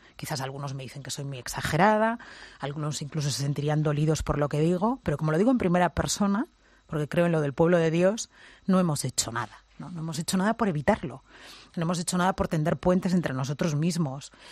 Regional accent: Catalonia, Spain; yo soy catalana y además lo vivo con orgullo y con pasión

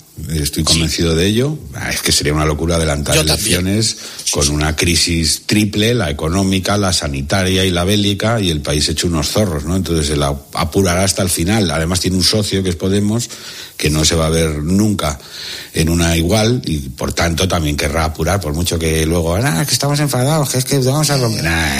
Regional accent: Castile, Spain; Yo en eso soy muy castellano y seguramente más frío, más pudoroso

